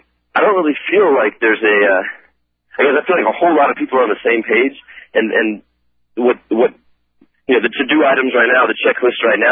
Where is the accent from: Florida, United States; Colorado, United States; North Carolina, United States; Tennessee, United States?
Colorado, United States; Denver; also born or lived in Dallas, Texas / Nacogdoches / Rhode Island; I was born in Dallas, Texas, and lived in Nacogdoches for a brief stint, and then came up here to Denver, Colorado, lived here the rest of my life, except for about 7 years in Rhode Island. And so I'm from Denver, basically.